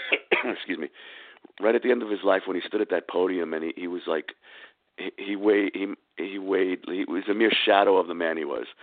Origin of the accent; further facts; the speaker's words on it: Bronx, New York, United States; I grew up in the Bronx. I grew up right off the block from Yankee Stadium.